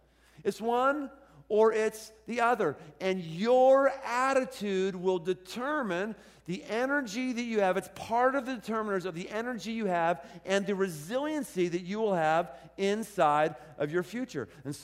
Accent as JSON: {"language": "English", "town": "Pittsburgh", "region": "Pennsylvania", "country": "United States", "tie": "born or raised there", "said": "the key goal I had growing up in Pittsburgh was to collect every single Pittsburgh Pirate in the baseball card series every single year."}